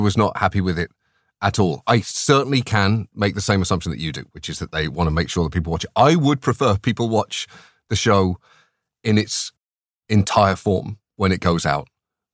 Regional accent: United Kingdom; this might be a hang-up of being British.

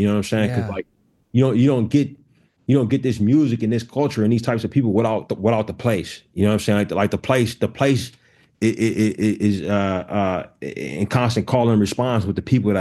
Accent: California, United States; because Fruitvale was my first movie, and that was about my hometown. Like, I knew what the Bay Area was.

